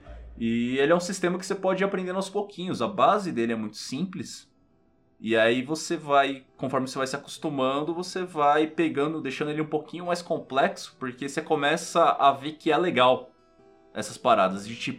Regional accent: São Paulo, Brazil; e a gente já citou muitas vezes São Paulo, porque somos paulistanos

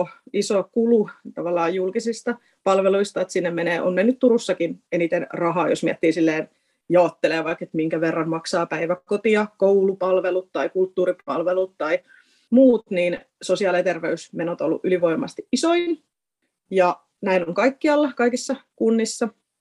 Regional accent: Turku, Southwest Finland, Finland; Joo, mä oon turkulainen toimittaja ja viestintäpäällikkö.

